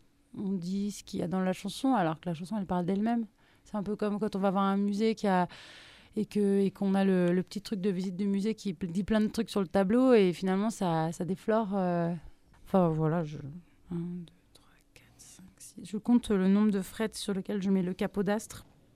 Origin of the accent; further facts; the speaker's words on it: Grenoble, Auvergne-Rhône-Alpes, France; now in Lyon, France; Je viens de Lyon. Enfin, je viens originairement de Grenoble, mais ça fait quelques années maintenant que j'habite à Lyon.